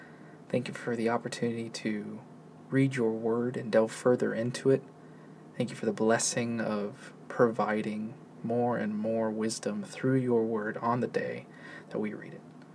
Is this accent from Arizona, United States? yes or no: yes; Arizona, United States; I'm a guy from Central Arizona